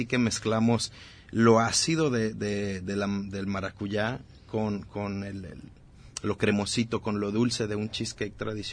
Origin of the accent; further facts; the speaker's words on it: Zapotlanejo, Jalisco, Mexico; also born or lived in Cancún / Playa del Carmen; now in Puerto Vallarta, Mexico; Yo soy originario de Zapotlanejo, Jalisco. Salí de ahí buscando la vida en el mar. Me fui primero a Cancún, Playa del Carmen, terminé acá en Puerto Vallarta.